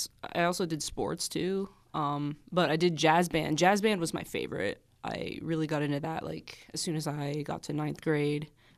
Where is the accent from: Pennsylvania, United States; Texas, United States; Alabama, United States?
Pennsylvania, United States; Well, I was originally from Central PA, Central Pennsylvania. It's like kind of in the middle of nowhere, I guess between State College and Altoona is the best way to describe it.